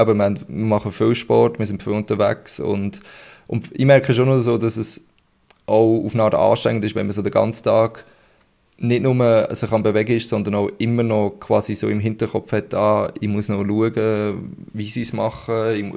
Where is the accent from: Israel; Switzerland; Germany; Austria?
Switzerland; ich bin im Flachland aufgewachsen